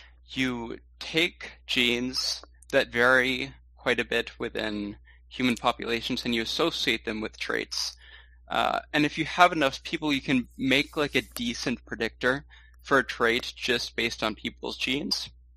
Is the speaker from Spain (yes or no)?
yes; Spain; I haven't seen that because I was raised in Spain